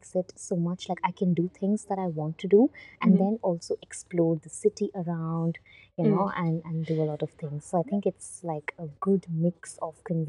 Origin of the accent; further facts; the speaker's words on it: Bangalore, Karnataka, India; now in Stockholm, Sweden; I come from India, a place called Bangalore in South India, mm-hmm. and which is like the Silicon capital of India.